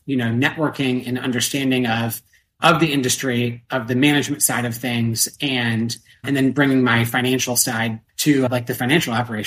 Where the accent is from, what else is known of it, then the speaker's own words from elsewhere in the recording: Illinois, United States; also born or lived in Florida; where our parents are from and where I split my time between there and Florida. So we grew up riding in Illinois